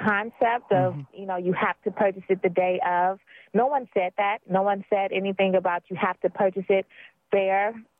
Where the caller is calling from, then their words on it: Oakland, California, United States; I'm calling from Oakland.